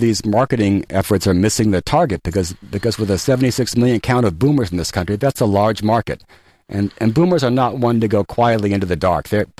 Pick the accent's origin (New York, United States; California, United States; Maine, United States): California, United States; Palo Alto; recently congregated for the 2009 National Senior Games in my hometown of Palo Alto.